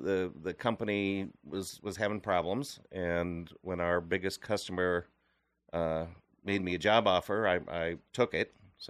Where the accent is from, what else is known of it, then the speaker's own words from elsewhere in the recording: St. Louis, Missouri, United States; So I'm originally from St. Louis. My connection to Iowa goes back to 1995.